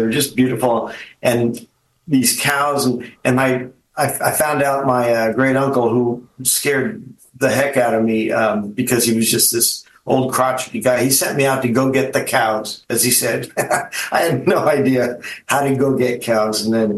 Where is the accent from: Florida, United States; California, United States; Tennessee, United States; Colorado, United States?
California, United States; Los Angeles; now in Port Townsend, United States; I grew up in Los Angeles. I now live in Port Townsend, Washington.